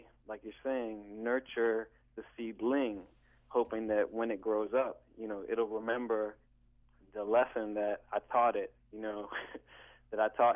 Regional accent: Chicago, Illinois, United States; now in Baltimore, United States; I'm from Chicago. I recently moved to Baltimore, and this is kind of my individual effort

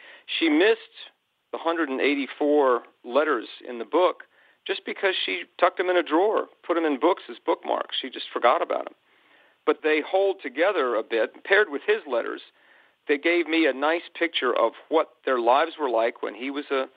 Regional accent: New York, United States; Born and raised in New York.

